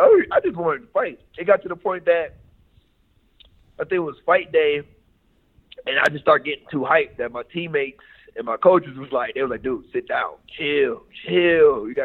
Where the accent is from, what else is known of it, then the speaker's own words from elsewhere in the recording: Cleveland, Ohio, United States; No. I grew up in Cleveland.